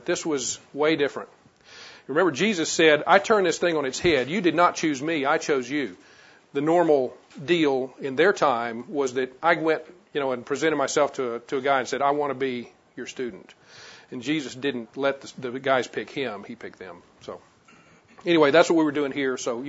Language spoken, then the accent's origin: English; Baton Rouge, Louisiana, United States; I was born and raised in Baton Rouge, went to school in Louisiana Tech, family of four.